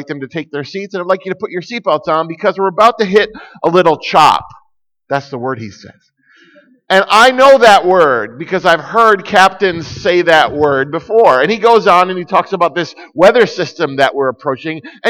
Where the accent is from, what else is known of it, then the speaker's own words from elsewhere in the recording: Raleigh, North Carolina, United States; I am honored to be with you today. I come here from Raleigh, North Carolina, in the United States